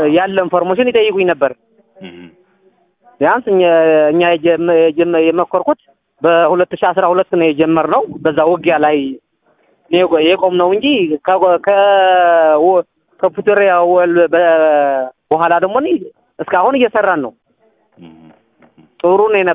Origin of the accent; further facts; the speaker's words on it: Axum, Tigray, Ethiopia; ከትግራይ ክልል ነኝ እንደውለው፣ ከአክሱም።